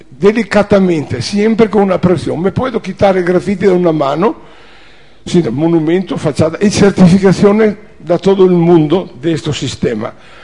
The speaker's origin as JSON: {"language": "Spanish", "country": "Italy", "second_language": "Spanish", "said": "vengo de Italia."}